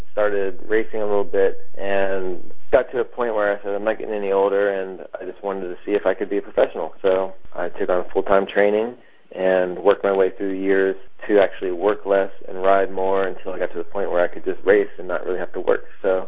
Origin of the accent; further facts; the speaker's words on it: Florida, United States; where I grew up in Florida, I lived there 18 years, drove from the time I was 16.